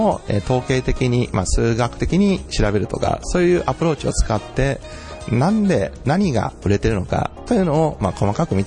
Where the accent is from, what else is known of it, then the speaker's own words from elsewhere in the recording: Tokyo, Japan; also born or lived in Chiba; 生まれは千葉ですけど、大体東京で過ごしました。